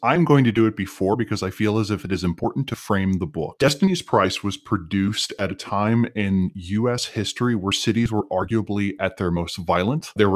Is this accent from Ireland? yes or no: yes; Ireland; which as an Irishman, I am quite fond of.